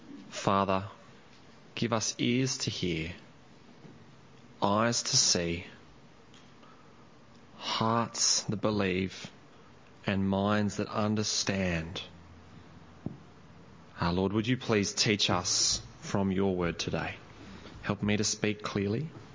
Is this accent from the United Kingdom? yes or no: no; Armidale, New South Wales, Australia; As a young man growing up in Armidale, I was pretty much able to predict what the weather would do each day